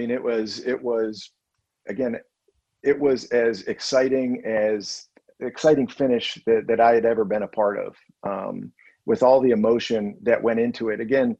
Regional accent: Chicago, Illinois, United States; growing up on the north side of Chicago, growing up in Chicago, you would think Chicago was a suburb of South Bend.

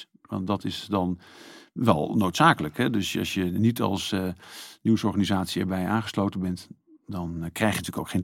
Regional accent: Netherlands; ik denk dat dat veel vertelt over Nederland. Omdat wij vaak denken van onszelf dat in Nederland corruptie.

